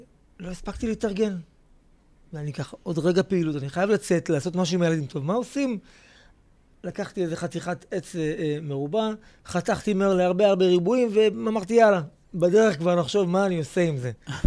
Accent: Netivot, Southern District, Israel; נולדתי בנתיבות. ממש יליד באר שבע. נולדתי בנתיבות. שם גדלתי את רוב ימי, גם עכשיו אני גר במושב ליד, עם משפחתי המתוקה.

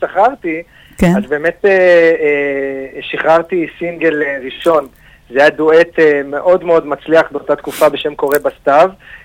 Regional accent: Tel Aviv, Tel Aviv District, Israel; הגרתי בתל אביב בילדותי

